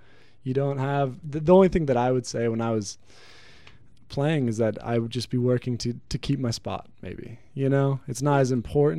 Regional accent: Washington, United States; but I was from Washington and I usually didn't have a lot of people to run with.

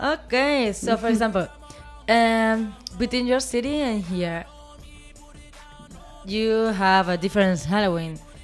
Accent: Spain; English is a second language; It was like, I'm from Spain.

